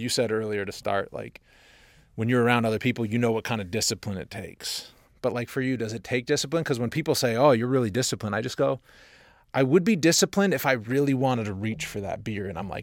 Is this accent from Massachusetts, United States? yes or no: yes; Boston, Massachusetts, United States; from the Boston area on St. Patri